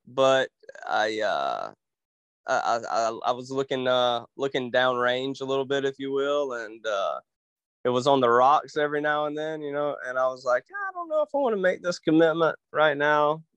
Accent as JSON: {"language": "English", "town": "Kite", "region": "Georgia", "country": "United States", "tie": "born or raised there", "said": "I'm originally from a little city called Kite, Georgia, like what you fly at the beach and stuff. Population probably like 300, very rural, very out in the sticks, if you will. I lived there until I was like 12 years ol"}